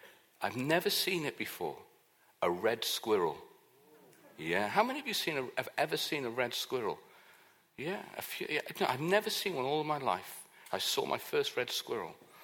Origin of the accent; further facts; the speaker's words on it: United Kingdom; Now, in Wimbledon, obviously, being a Brit, I'm supporting Andrew Murray.